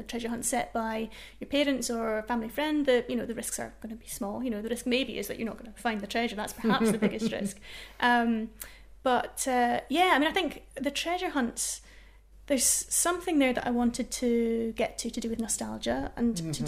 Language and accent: English; Edinburgh, Scotland, United Kingdom; So I'm from Edinburgh